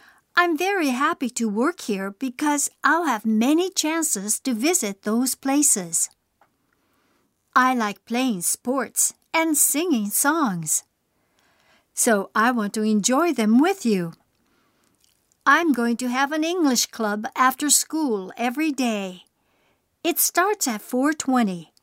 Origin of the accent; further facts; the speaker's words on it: Canada; also born or lived in Australia; now in Nagasaki, Japan; I was born in Australia, but when I was 6, I went to Canada with my family and lived there.